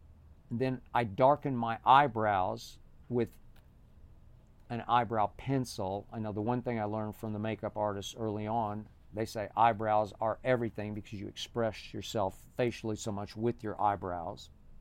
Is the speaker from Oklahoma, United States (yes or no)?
yes; Oklahoma City, Oklahoma, United States; So growing up in Oklahoma City, I could not have ever even imagined wearing any makeup.